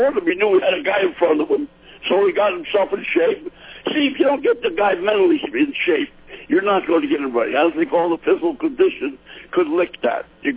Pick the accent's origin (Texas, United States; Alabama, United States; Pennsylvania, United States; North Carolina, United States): Pennsylvania, United States; Philadelphia; See, I'm a kid from Philly.